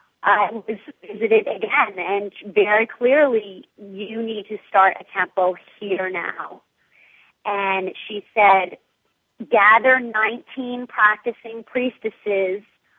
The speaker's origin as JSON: {"language": "English", "region": "New York", "country": "United States", "tie": "born or raised there", "said": "I was born and raised in New York. I go for it."}